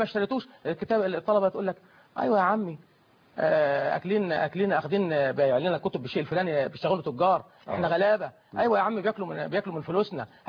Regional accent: Egypt; موجود موجود هذا الاهمال في عندنا في مصر.

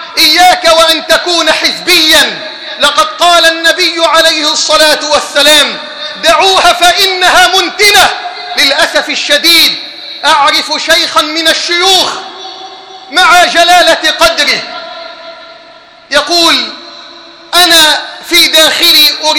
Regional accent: Egypt; اللهم ارزق بلدنا مصر حاكما ربانيا صالحا،

